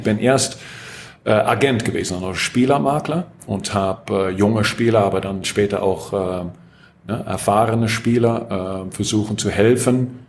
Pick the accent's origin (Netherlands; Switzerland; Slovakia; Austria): Netherlands; German is a second language; Ich bin Holländer, ne? Also die, den, das ist bei mir noch immer schwierig.